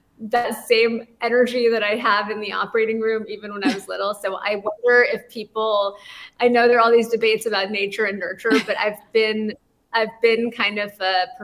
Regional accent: Malibu, California, United States; also born or lived in Santa Monica; I grew up in LA. I grew up in Malibu, California and Santa Monica. And since I was little, my favorite things to do were drawing and painting.

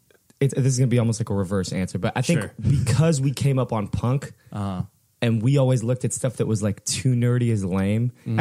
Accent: Fullerton, California, United States; So it's really weird because we grew up in Fullerton

